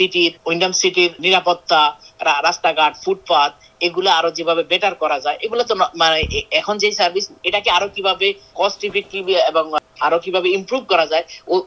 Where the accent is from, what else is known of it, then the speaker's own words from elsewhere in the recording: Bangladesh; now in Point Cook, Australia; তার ভিতর 10 বছর এই হ্যারিসন ওয়ার্ডেই, মানে পয়েন্ট কুকে আমি বসবাস করতেছি। এছাড়া আমি বাংলাদেশি